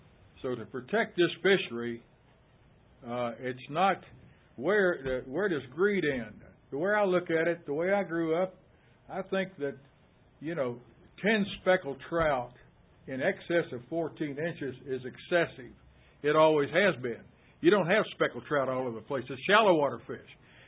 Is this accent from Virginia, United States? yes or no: yes; Deltaville, Virginia, United States; from Deltaville, and I'm 86 years old.